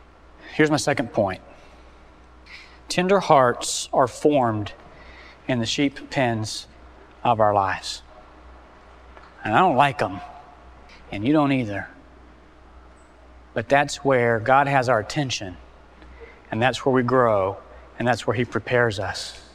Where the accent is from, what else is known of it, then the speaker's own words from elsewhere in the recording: Oklahoma, United States; I was raised in Oklahoma, and we have cattle there.